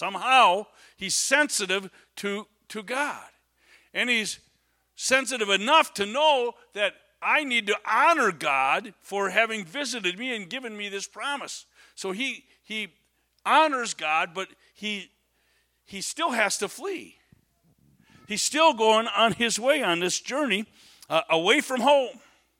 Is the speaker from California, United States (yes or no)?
no; Menasha, Wisconsin, United States; I was on one side of my hometown, Menasha